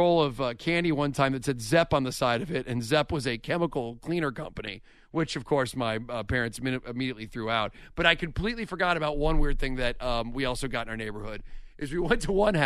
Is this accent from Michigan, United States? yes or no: no; Kennesaw, Georgia, United States; Like remember I grew up in Kennesaw where you had to own a handgun.